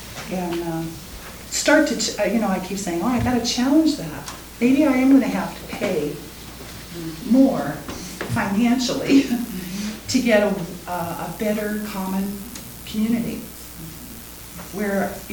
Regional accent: Canada; as being Canadian

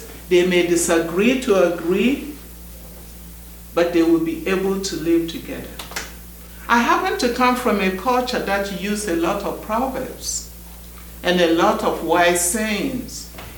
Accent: Ghana; I'm from Ghana, West Africa.

